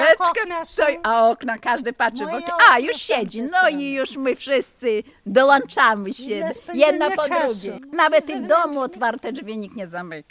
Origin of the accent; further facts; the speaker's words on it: Luka, Podlaskie Voivodeship, Poland; ja pochodzę z Luki też. Urodzona, wychowałam się od malutkiego. 20 lat mieszkałam w Luce. I jak zaczęli już wysiedlać, to ja do Białegostoku wyszłam za mąż. Jak poszłam na emeryturę, to przyjechałam tu już i do Białegostoku nie wróciłam